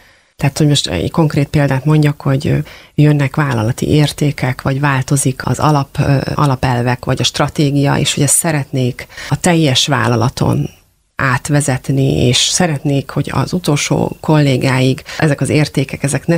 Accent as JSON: {"language": "Hungarian", "country": "Hungary", "said": "Lehet, hogy nem jön annyira könnyen, mert magyarok vagyunk, mi egy picit távolságtartóak, nem vagyunk annyira direktek"}